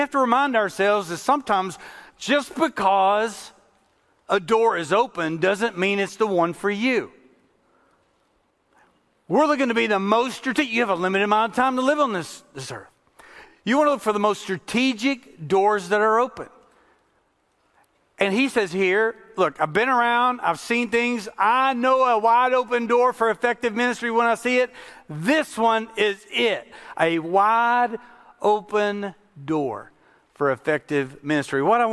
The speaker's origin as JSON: {"language": "English", "region": "Kentucky", "country": "United States", "said": "I went to college. I'm from Kentucky. And I went to college, though, in Tennessee"}